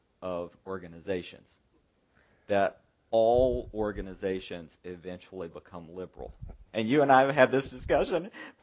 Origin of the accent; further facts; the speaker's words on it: Columbia, South Carolina, United States; I'm from Columbia, South Carolina. Most of my college years was spent in Columbia, South Carolina.